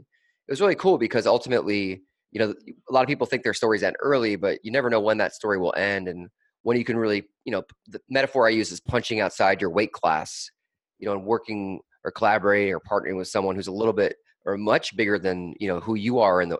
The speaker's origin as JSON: {"language": "English", "town": "Des Moines", "region": "Iowa", "country": "United States", "tie": "born or raised there", "said": "And I grew up in Des Moines, Iowa. As I mentioned, there's a lot of farms in the Midwest and silos, right?"}